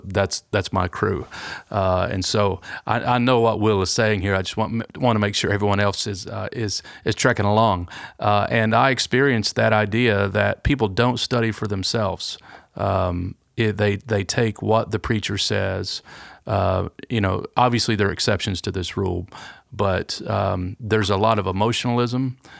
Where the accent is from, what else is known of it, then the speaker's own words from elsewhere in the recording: Kentucky, United States; also born or lived in Detroit; I was born in Detroit, but grew up in Eastern Kentucky.